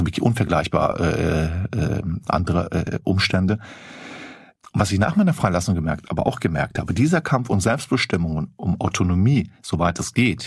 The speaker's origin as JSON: {"language": "German", "town": "Flörsheim am Main", "region": "Hesse", "country": "Germany", "tie": "born or raised there", "said": "Ja, und also die Stadt, wo ich aufgewachsen bin, Flörsheim am Main, bei Rüsselsheim, Opel, ist jetzt nicht so, dass ich da irgendwie weit und breit der einzige Ausländer gewesen wäre."}